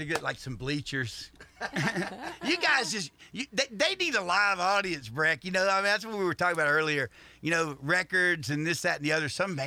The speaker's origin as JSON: {"language": "English", "town": "Bunkie", "region": "Louisiana", "country": "United States", "tie": "born or raised there", "said": "Hee-haw salutes my hometown, Bunky, Louisiana."}